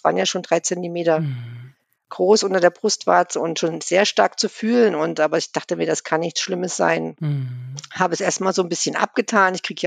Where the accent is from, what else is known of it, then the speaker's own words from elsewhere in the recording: Thuringia, Germany; also born or lived in Dubai, United Arab Emirates; weil wir kommen ja auch aus Thüringen.